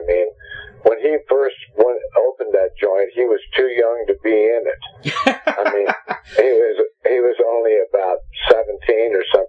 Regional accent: Troy, Ohio, United States; they were part of a music club where I grew up in Troy, Ohio.

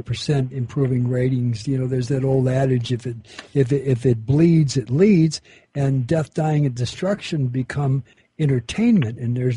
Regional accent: United States; born there; I am so American, I squeak, okay? I was born in this country.

